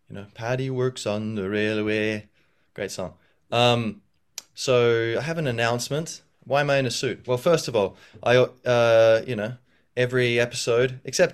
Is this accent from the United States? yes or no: no; Australia; now in Ireland; I'm Irish and I'm Australian. I love both countries. I was raised in Australia, born and raised in Australia. My parents are both Irish, but now they're Australian. They emigrated in the 80s.